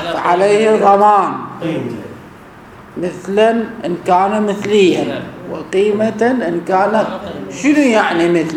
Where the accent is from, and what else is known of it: Iraq